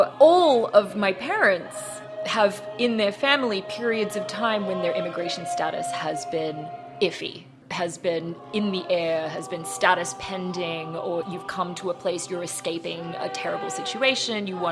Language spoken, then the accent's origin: English; Australia; now in United States; I'm an immigrant to America. I grew up in Australia. My mother was a refugee from China during the Cultural Revolution. My father was a refugee from Greece after World War II.